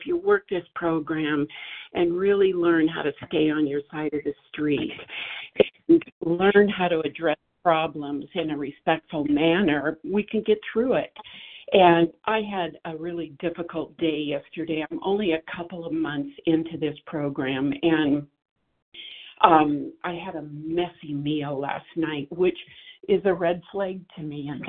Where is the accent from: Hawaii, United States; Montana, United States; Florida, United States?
Montana, United States; Okay, I am from Montana, and this is the only second time I've spoken, so a little nervous.